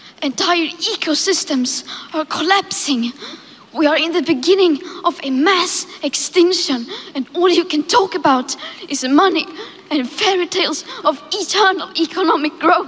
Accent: Sweden; English is a second language; I am from Sweden, it's a small country, and there it is the same argument.

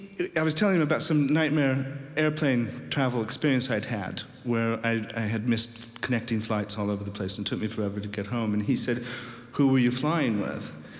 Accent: Iowa, United States; Well, I grew up in Iowa, and the sense of humor in Iowa was, I think, very English and very British kind of humor.

